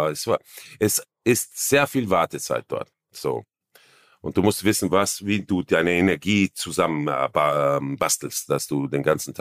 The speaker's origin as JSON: {"language": "German", "region": "Vienna", "country": "Austria", "accent": "Viennese", "said": "Ich brauche sehr viel Fokus, dass ich nicht in meinen Wiener Akzent gehe"}